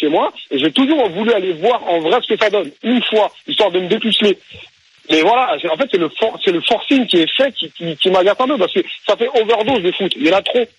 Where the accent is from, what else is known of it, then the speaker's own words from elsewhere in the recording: France; je suis français, donc je m'intéresse à toutes les équipes de France.